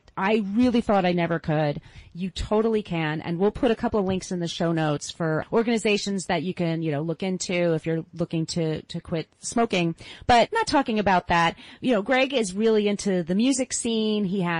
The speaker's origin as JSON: {"language": "English", "region": "California", "country": "United States", "said": "I'm actually from the Bay Area, and I used to listen to him on KFOG in the mornings"}